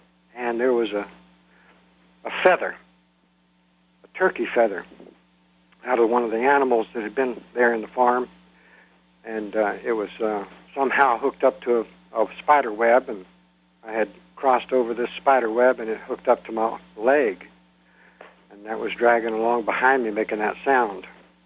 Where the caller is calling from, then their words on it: Hampton, United States; Hello, this is … I'm calling from Hampton.